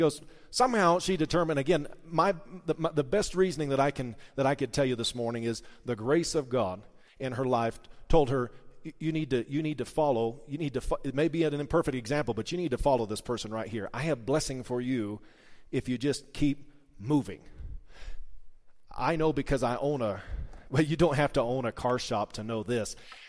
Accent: Missouri, United States; I remember growing up in Missouri, they said, you don't like the weather here, just hang out for a little bit more, it'll change.

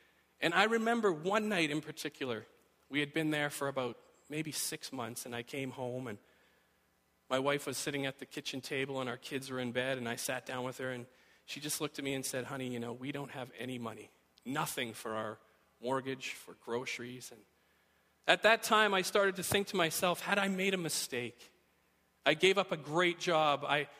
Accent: Red Deer, Alberta, Canada; this person that I knew growing up in Red Deer, Alberta

